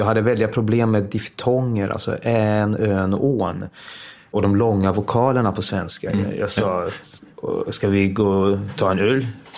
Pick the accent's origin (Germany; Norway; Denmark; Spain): Denmark; first language Swedish; moved away as an adult; now in Stockholm, Sweden; jag växte upp i Danmark i ett svensktalande hem. Så nog hade jag svenskan, absolut. Men när jag sen kom in på teaterhögskolan när jag var 24 år här i Stockholm.